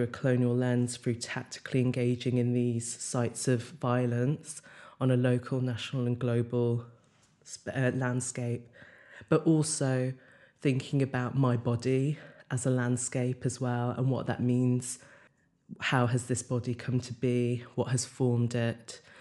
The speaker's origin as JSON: {"language": "English", "town": "Wolverhampton", "region": "West Midlands", "country": "United Kingdom", "tie": "born there", "also_born_or_lived": "Australia", "lives_now": "London, United Kingdom", "said": "in Wolverhampton, where I was born in England, and in London, where I've lived as an adult since I was 18"}